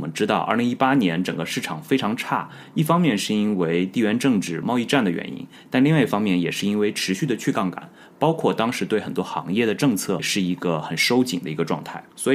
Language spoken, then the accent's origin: Chinese; China; 这也应了我们中国人习惯的叙事逻辑